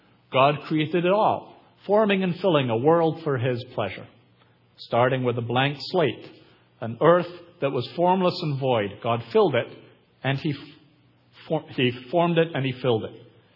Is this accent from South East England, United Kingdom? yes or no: no; Scotland, United Kingdom; I come from Scotland, the land of strict Scottish Sabbatarianism.